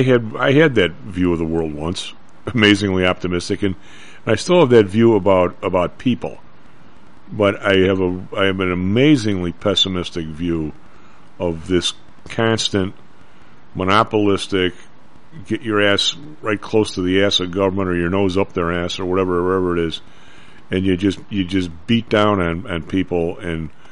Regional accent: Ireland; Because being Irish, you have both, right?

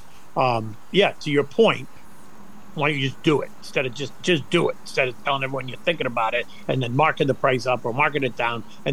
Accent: Boston, Massachusetts, United States; moved away as an adult; because I grew up in Boston, right? I grew up in the first 22 years of my life. I grew up just 8 miles outside of, you know, downtown Boston, and it was great.

